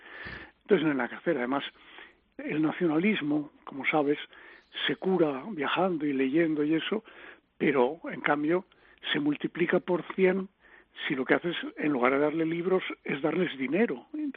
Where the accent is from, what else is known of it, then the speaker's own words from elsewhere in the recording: Madrid, Community of Madrid, Spain; al volver a Madrid y encontrarme que somos lo peor de España. Es que fíjate, los madrileños